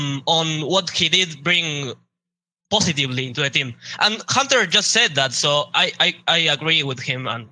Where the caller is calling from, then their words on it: Montevideo, Uruguay; I'm calling from Montevideo, Uruguay.